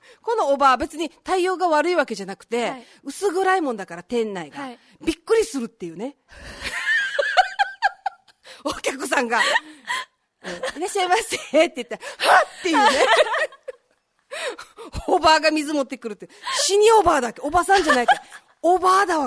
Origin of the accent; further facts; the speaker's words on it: Okinawa, Japan; まあ、うどんはの沖縄市出身なので、